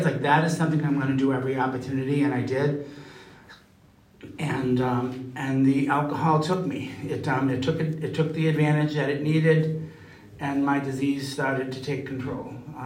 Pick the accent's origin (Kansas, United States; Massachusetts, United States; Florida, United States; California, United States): Massachusetts, United States; Boston; So I'm from Boston, and I grew up in Jamaica Plain.